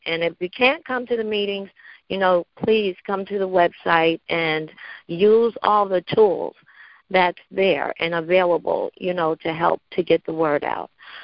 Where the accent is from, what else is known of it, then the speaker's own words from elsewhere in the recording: New York, United States; I'm from Orange County, New York